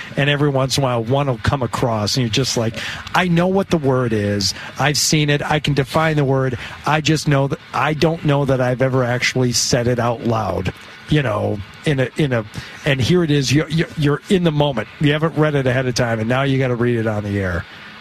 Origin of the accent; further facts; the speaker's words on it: Detroit, Michigan, United States; Listen, I'm from Detroit.